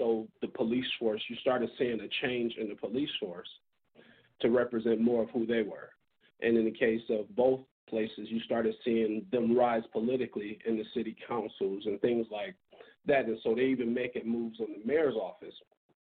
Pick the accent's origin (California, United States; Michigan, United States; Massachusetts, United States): Michigan, United States; Detroit; Now, you know, Detroit have probably one of the strongest, because I'm from Detroit, I'm going to say the strongest black mayors in U.S. history to me.